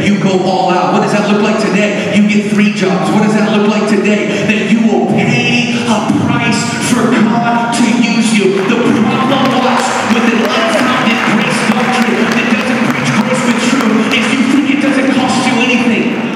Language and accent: English; Texas, United States; We love country in my house. We're from Texas.